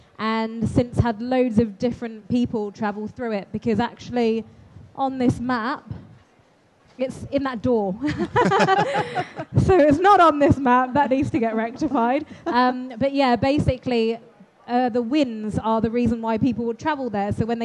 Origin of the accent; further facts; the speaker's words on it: Southampton, South East England, United Kingdom; I was born in Southampton, so I'm from Hampshire originally, but both my parents came over from the Indian Ocean island of Mauritius. So growing up, I was from second generation.